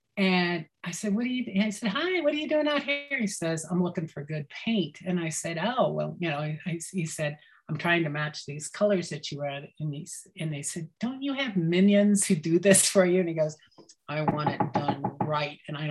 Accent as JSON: {"language": "English", "town": "El Paso", "region": "Texas", "country": "United States", "tie": "born or raised there", "also_born_or_lived": "New Mexico", "said": "I lived in Las Cruces and El Paso area I was born in New Mexico. I grew up in El Paso. I got married in 89."}